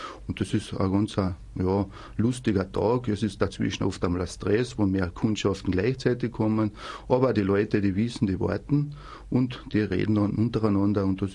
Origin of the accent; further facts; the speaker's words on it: Grafenstein, Carinthia, Austria; Ja, ich komme aus der Gemeinde Grafenstein. Das liegt in der Nähe von Klagenfurt.